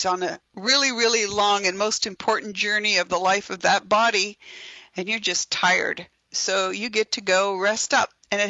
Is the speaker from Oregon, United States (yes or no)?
yes; Oregon, United States; I grew up in Oregon, so I'm particularly fond of Douglas fir trees.